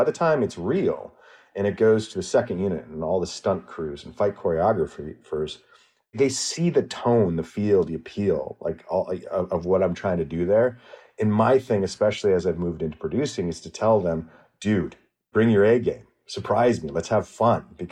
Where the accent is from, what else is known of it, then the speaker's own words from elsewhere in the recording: Madison, Wisconsin, United States; what I love about growing up in Madison and traveling throughout the state and having family in Wisconsin Rapids and up in Superior